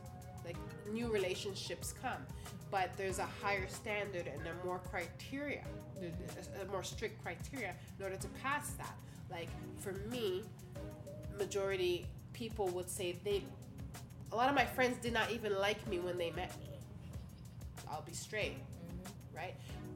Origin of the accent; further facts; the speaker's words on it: Toronto, Ontario, Canada; I grew up in Rexdale, and to me, that's where I formed all my genuine friendships.